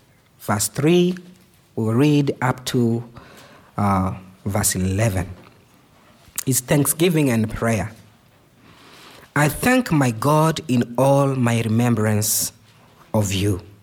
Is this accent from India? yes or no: no; Burundi; now in Kenya; I am working in Kenya right now, but I come from Burundi.